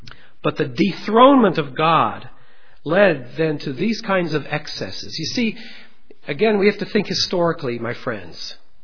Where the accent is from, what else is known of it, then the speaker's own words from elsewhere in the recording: Pella, Iowa, United States; also born or lived in South Africa; Many of them fled to the Netherlands, which is why in my hometown of Pella, you have people who are Reformed, but their last name is French. I lived in South Africa for 2 years.